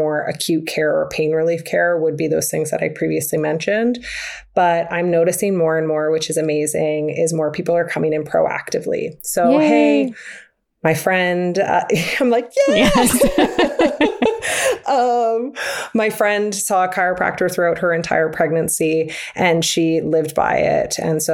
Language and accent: English; Canada; I am a Canadian. I live about an hour and a half north of Toronto.